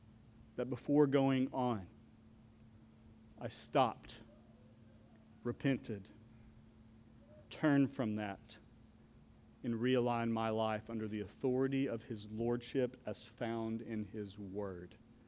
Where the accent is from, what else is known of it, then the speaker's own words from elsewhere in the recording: Oklahoma, United States; So I grew up with my cousins. We grew up in Southwest Oklahoma, and we had to come up with our own ideas of fun.